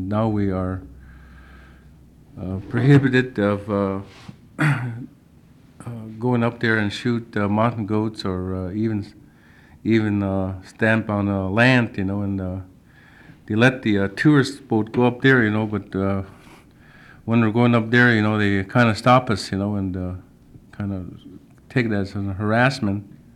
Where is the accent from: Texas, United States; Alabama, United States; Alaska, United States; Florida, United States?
Alaska, United States; Hoonah; I was born and raised in Hoonah and migrated between Hoonah and Excursion Inlet and Glacier Bay.